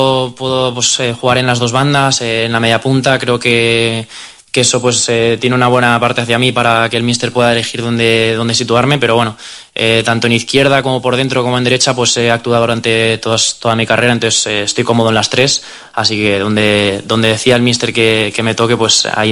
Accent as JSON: {"language": "Spanish", "town": "Pamplona", "region": "Navarre", "country": "Spain", "tie": "born or raised there", "also_born_or_lived": "Barcelona", "said": "yo nací en Barcelona, la familia de mi madre es de allí, pero sí que es verdad que luego la casa la tenemos en Pamplona."}